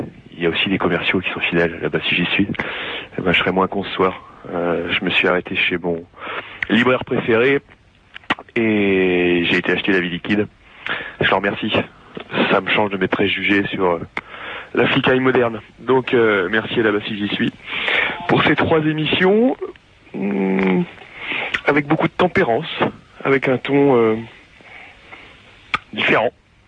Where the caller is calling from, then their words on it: Landévant, Brittany, France; de Landévent et je voulais remercier ce gentil flic